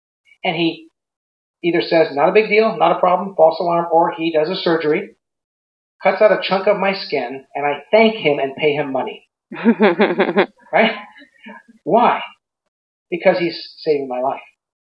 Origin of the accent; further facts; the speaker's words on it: Huntington Beach, California, United States; I grew up in along the coast in Southern California in an area called Huntington Beach. I was born in Newport Beach. Huntington Beach was 5 minutes from the ocean.